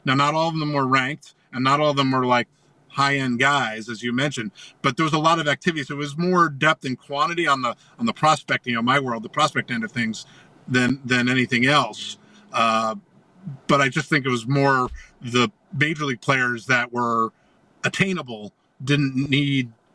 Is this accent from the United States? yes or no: yes; Northeast, United States; Since maybe, I grew up in the Northeast since Doc Gooden.